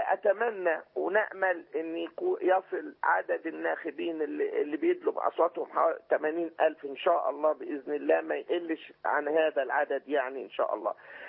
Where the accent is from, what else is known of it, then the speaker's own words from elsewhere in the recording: Sohag, Sohag Governorate, Egypt; لما أنا من سوهاج يا دكتور